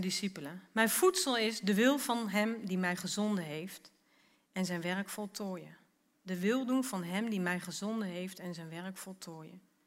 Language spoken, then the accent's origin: Dutch; Alkmaar, North Holland, Netherlands; now in Achterhoek, Netherlands; Ik zei vroeger altijd, ah, ja, maar ik kom uit Alkmaar. Ik ben geboren in Alkmaar, hoor.